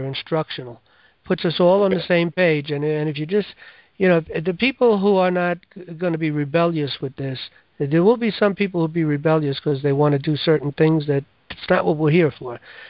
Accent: New York, United States; from Dutchess County

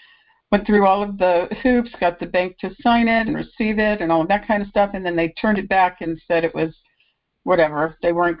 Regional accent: Alaska, United States; I'm from Alaska.

